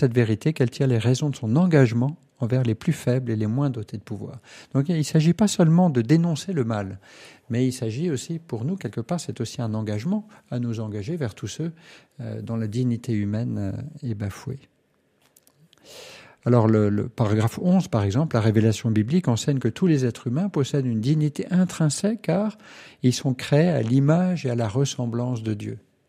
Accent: Valenciennes, Hauts-de-France, France; je suis originaire de Valenciennes

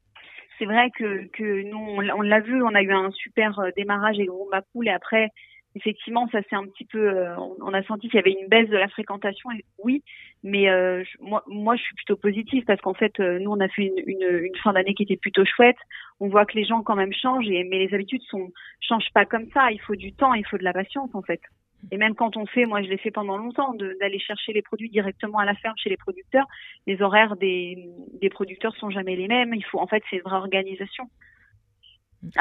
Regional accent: Auvergne-Rhône-Alpes, France; On est originaire de l'Ain, de la Dombe nous-mêmes.

